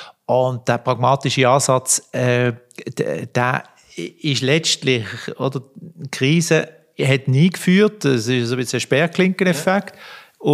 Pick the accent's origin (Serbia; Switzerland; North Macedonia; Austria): Switzerland; wir sind Schweizer